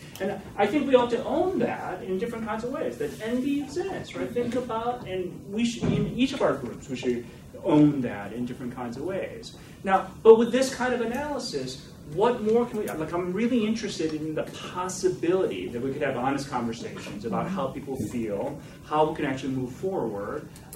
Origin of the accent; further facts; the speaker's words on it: Skokie, Illinois, United States; But I grew up in Skokie, right?